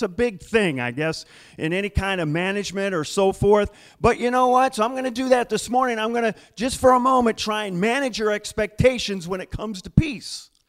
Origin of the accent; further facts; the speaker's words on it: Battle Creek, Michigan, United States; now in New York, United States; See, where I grew up in Battle Creek, Michigan, first of all, I guess there were some taxis